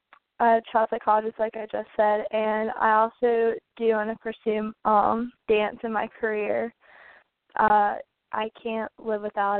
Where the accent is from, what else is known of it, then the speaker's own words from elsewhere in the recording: North Carolina, United States; I do want to achieve my dream of becoming Miss North Carolina and being able to represent my home state on the Miss America stage